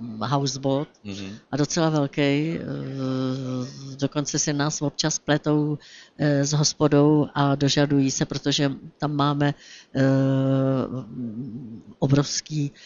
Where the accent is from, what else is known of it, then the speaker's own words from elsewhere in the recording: Slatiňany, Pardubice Region, Czechia; also born or lived in Prague; Já jsem se narodila v Praze, ale od vlastně útlého mládí maminka mě akorát porodila, převezla mě do Slatiňan a tam jsem žila až do svých 18 let.